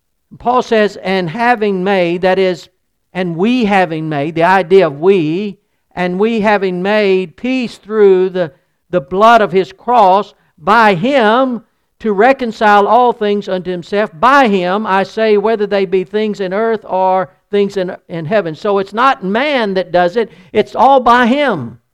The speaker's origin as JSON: {"language": "English", "region": "the South", "country": "United States", "said": "But, you know, we're from the South."}